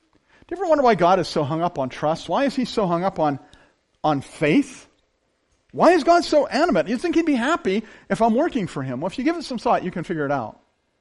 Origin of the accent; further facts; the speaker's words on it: Scotland, United Kingdom; I'm Scottish. We're very frugal, right?